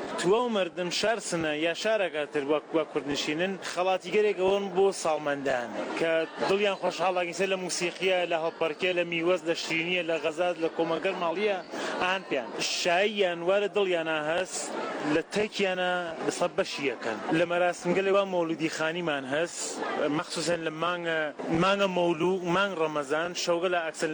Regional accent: Sanandaj, Kurdistan, Iran; من اهل کردستان هستم. من منال شهر سنم.

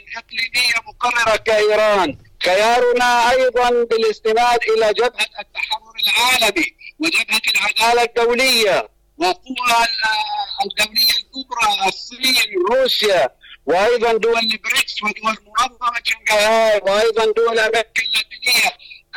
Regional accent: Palestine; نحن بالنسبة لنا كفلسطينيين

